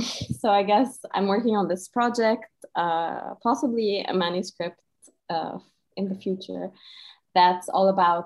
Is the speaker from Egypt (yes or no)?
yes; Cairo, Cairo Governorate, Egypt; I grew up in Cairo and I went to school there.